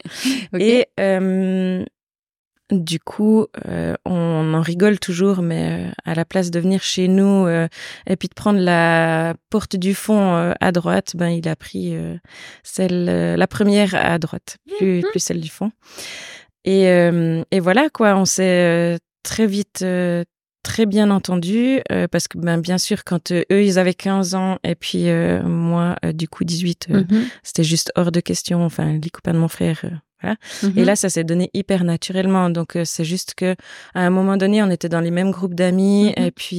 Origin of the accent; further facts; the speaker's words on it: Biel/Bienne, Bern, Switzerland; je viens de Bienne et alentour. Mm-hmm. J'ai 41 ans